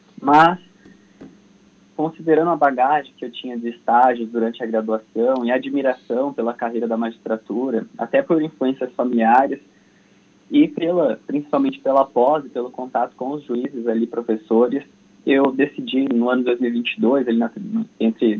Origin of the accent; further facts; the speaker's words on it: Cianorte, Paraná, Brazil; eu sou natural aqui do estado do Paraná mesmo, eu sou de Cianorte.